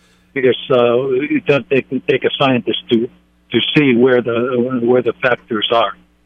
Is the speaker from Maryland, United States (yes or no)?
no; San Luis Obispo, California, United States; I'm from San Luis Obispo.